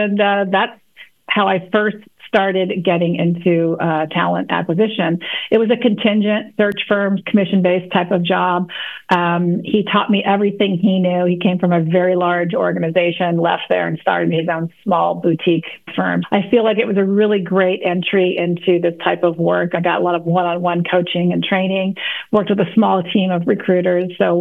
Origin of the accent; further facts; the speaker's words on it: Los Angeles, California, United States; I was born and raised here in the Los Angeles area.